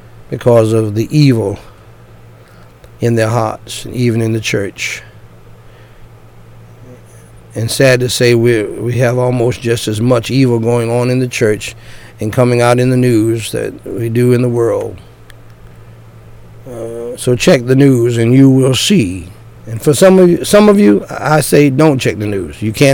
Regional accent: United States; born there; I thank God I was born in America. I am an American.

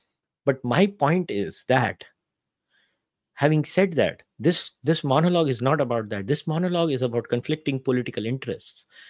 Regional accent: India; As an Indian, I listen, again, a BJP voter is saying this.

